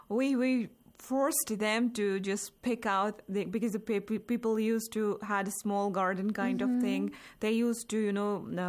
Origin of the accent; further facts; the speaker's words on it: Jammu and Kashmir, India; English is a second language; No, see, I have had this experience since I'm from Kashmir.